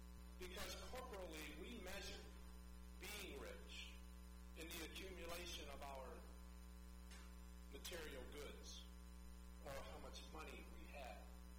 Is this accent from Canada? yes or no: no; United States; As an American, we already have a day we celebrate no king.